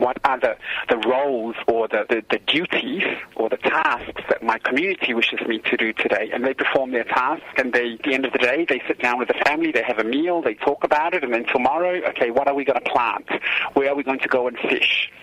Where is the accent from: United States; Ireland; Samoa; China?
Samoa; The thing growing up in Samoa, or for all Samoans, Fafafine and Fafatama, is that safe space is your family, your ainga.